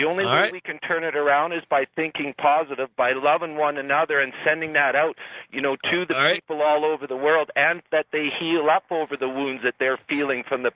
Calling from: Calgary, Alberta, Canada; I'm calling from Calgary.

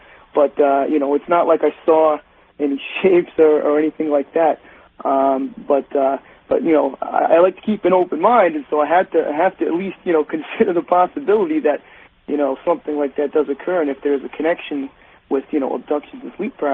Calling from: Providence, Rhode Island, United States; I'm outside of Providence, Rhode Island.

